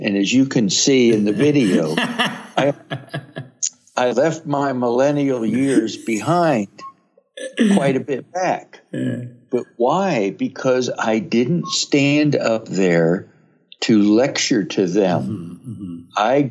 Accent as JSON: {"language": "English", "town": "Miami", "region": "Florida", "country": "United States", "tie": "born or raised there", "said": "I was just a typical kid, mm-hmm. you know, growing up, and left, joined the military."}